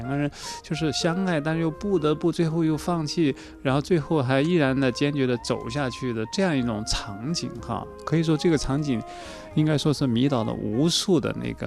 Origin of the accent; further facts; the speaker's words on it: China; 因为毕竟我是一个中国人